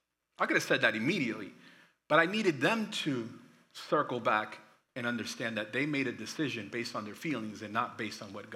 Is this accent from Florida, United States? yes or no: no; Boston, Massachusetts, United States; Like I'm from Boston. I'm from the hood.